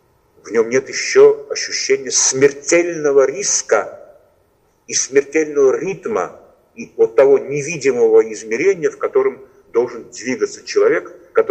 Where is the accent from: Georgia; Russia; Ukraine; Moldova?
Georgia; Tbilisi; в моем родном городе Тбилиси